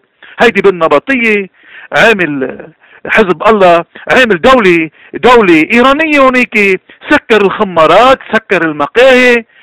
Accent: Lebanon; هودي كلهم بدنا ناخد موقف منهم كلبنانيين، من كل الطوائف، من كل المذاهب

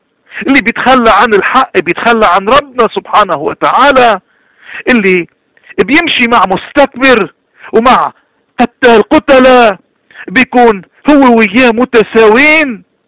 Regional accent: Lebanon; هيدي مشكلتنا، مشكلتنا كلبنانيين، مشكلتنا انه نحنا عنا نزعة الفردية.

